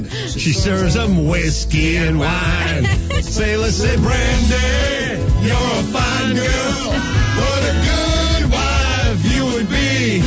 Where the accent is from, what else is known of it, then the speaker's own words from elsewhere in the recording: California, United States; And I remember as a young 11-year-old growing up in the San Fernando Valley thinking, fully half the men in America are mariners.